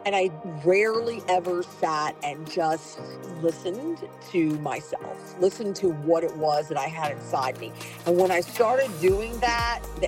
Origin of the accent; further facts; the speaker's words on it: Houston, Texas, United States; Well, Houston was a lot different than it is now.